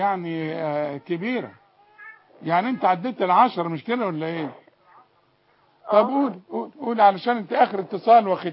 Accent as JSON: {"language": "Arabic", "town": "Cairo", "region": "Cairo Governorate", "country": "Egypt", "tie": "born there", "said": "والله والله البلد التانية بعد انا اتولدت اصلي في القاهرة، فبحب بورسعيد بعد القاهرة على طول"}